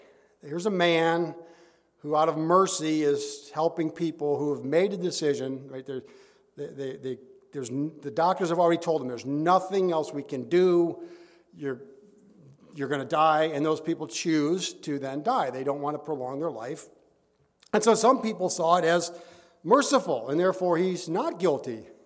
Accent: Detroit, Michigan, United States; You know, growing up in Detroit, it was a big thing daily in the news for some time before it even hit national attention.

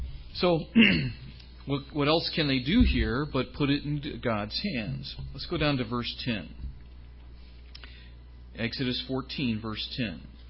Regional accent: California, United States; also born or lived in Peoria, United States / St. Louis, United States / Dallas, United States; You know, in my life, I grew up in California. I never expected to be in Peoria, Illinois, nor in St. Louis, Missouri, nor in Dallas, Texas, nor in Southern Ohio. But here I am.

